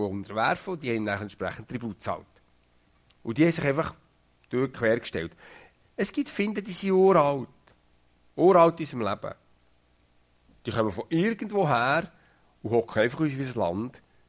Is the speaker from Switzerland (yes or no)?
yes; Switzerland; Und nebenbei bin ich Schweizer.